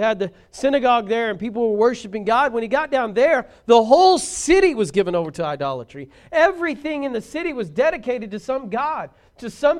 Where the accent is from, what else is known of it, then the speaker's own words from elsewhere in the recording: Braggs, Oklahoma, United States; I'm from Braggs. I lived on Bragg's Mountain. It's a mountain, in case you didn't know. That's what we called it. And then I moved to Vianne.